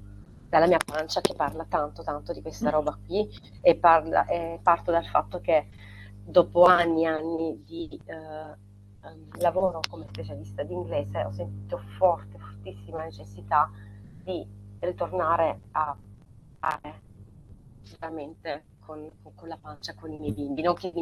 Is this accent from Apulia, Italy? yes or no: yes; Apulia, Italy; mentre facevo su e giù dalla mia terra, dalla Puglia